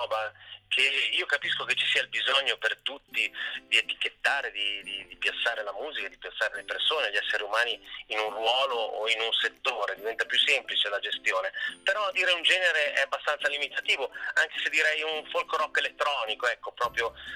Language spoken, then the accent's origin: Italian; Alessandria, Piedmont, Italy; qui nella mia città natale, che è Alessandria